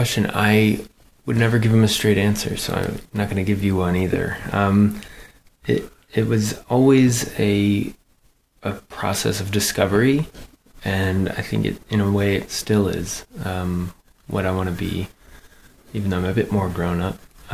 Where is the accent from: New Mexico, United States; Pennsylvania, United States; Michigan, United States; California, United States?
California, United States; Los Angeles; moved away as an adult; also born or lived in Washington, D.C. / Edinburgh / Manchester; now in Huddersfield, United Kingdom; I grew up in Los Angeles originally, so I'm a little ways from where I grew up originally